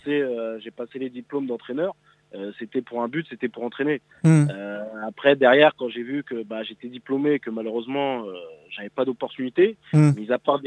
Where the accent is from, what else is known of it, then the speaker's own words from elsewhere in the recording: Île-de-France, France; moi, je suis de la région parisienne.